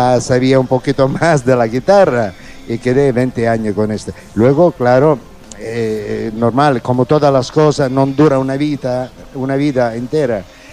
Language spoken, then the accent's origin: Spanish; Sicily, Italy; Spanish is a second language; porque yo nací en Sicilia